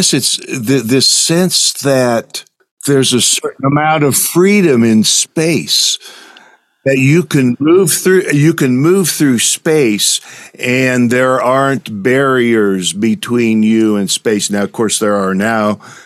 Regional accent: Nebraska, United States; now in Amarillo, United States; I grew up in Nebraska.

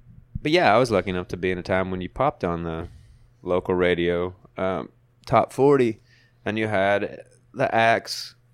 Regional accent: Mississippi, United States; also born or lived in Memphis; Yeah, I was born in Memphis, but raised in North Mississippi, right across the line.

